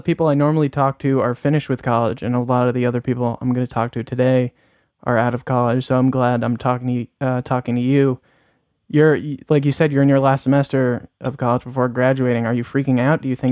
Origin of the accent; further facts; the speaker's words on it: Pequannock, New Jersey, United States; She's from my hometown, Pequannock.